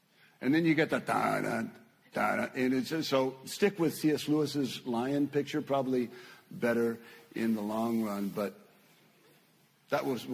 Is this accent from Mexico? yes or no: yes; Mexico; Many of you know I grew up in Mexico, and growing up in Mexico, I was probably pretty much always the tallest kid in class.